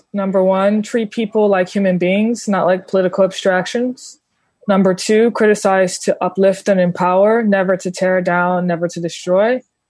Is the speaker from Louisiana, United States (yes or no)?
yes; New Orleans, Louisiana, United States; So I'm from New Orleans originally, and I grew up in a very atypical Christian family.